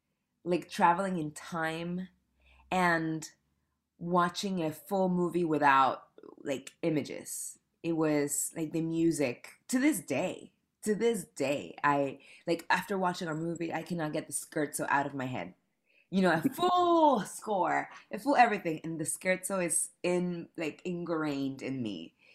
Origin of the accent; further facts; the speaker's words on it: Panama; now in New York City, United States; I moved to New York City 8 years ago from Panama. I'm from Panama.